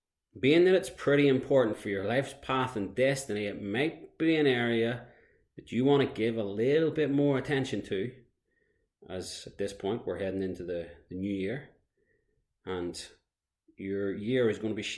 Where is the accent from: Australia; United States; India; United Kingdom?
United Kingdom; Antrim, Northern Ireland; my hometown of Antrim, Northern Ireland